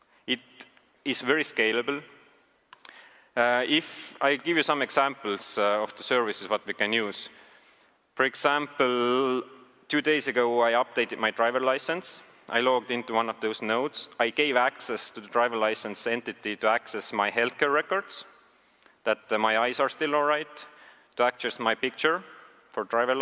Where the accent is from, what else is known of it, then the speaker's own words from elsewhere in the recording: Estonia; I'm from Estonia, so I never experienced those